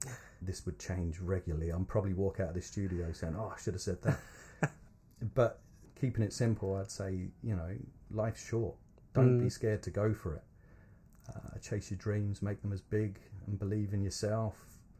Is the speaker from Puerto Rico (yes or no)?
no; Ireland; I think, look, we're from Ireland, and we're always going to have our main base there.